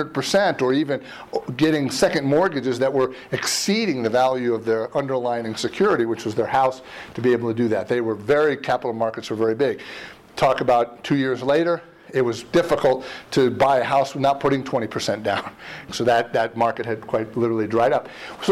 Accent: New York, United States; I mean, I'm a New York guy. I mean, I grew up right outside of Manhattan.

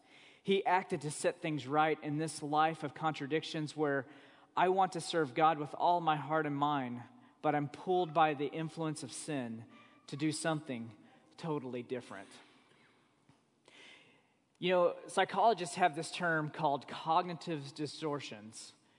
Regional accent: Oklahoma, United States; I'm from Oklahoma, so who knows? But it seems like we have other people from Oklahoma.

